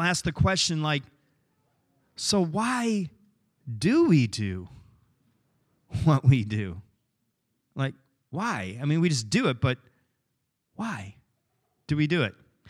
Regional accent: England, United Kingdom; I can't say Lancaster right, but I'm English, and that's okay

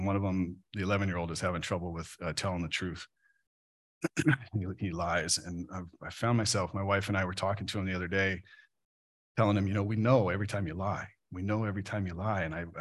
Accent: Cut Bank, Montana, United States; also born or lived in Anaheim; I was born in Southern California to high school parents who didn't marry. And my mom got married when I was five, and we moved from Anaheim to Cut Bank, Montana, which is a town of 3,000 people.

